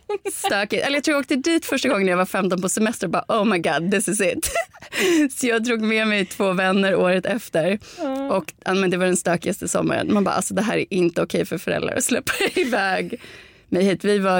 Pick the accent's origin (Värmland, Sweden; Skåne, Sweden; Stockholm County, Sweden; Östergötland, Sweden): Stockholm County, Sweden; Täby; jag kom från Täby